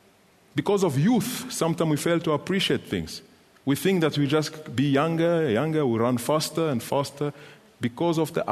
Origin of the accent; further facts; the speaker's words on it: Kolwezi, Lualaba, DR Congo; I actually decided to lead a riot in my hometown of Kolwezi